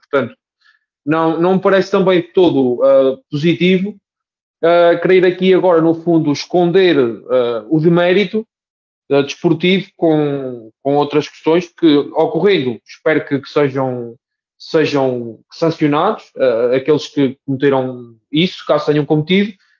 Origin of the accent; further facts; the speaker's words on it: Portugal; eu como português em Portugal